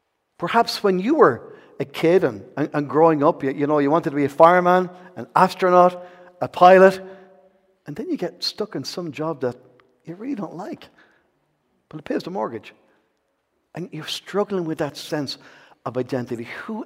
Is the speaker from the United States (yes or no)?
no; Enniscorthy, County Wexford, Ireland; So I grew up in Enniscorthy, 8 sisters and 3 brothers.